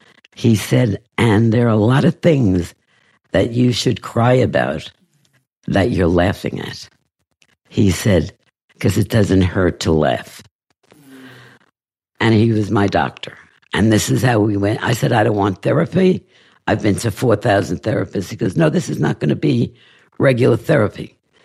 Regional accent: New York, United States; And I'm thinking, I'm a Jew from New York.

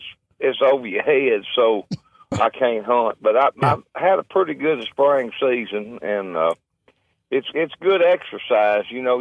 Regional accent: Kentucky, United States; We're from South Central Kentucky. We were raised. Our farm is between Edmonton and Glasgow, Kentucky.

